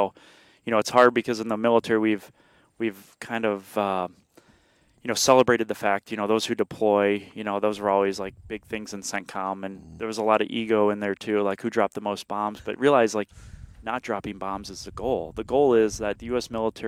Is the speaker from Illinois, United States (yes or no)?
yes; Illinois, United States; growing up in Illinois, sorry, you know, Illinois public school education.